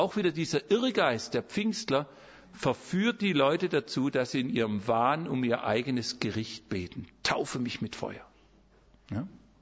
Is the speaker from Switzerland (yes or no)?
no; Germany; Ich bin Deutscher, ihr seid Österreicher